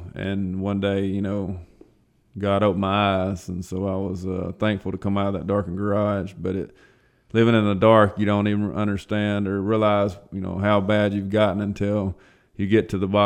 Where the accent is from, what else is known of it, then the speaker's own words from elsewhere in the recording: Trenton, Tennessee, United States; Yes, sir. I grew up in Trenton, Tennessee, and shortly after that, went off to college and ended up in Jackson.